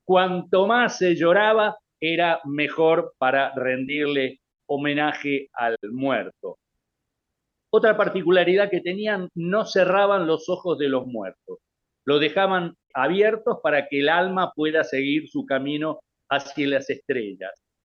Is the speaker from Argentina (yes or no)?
yes; Rafaela, Santa Fe, Argentina; la ciudad de Rafaela, de donde yo soy oriundo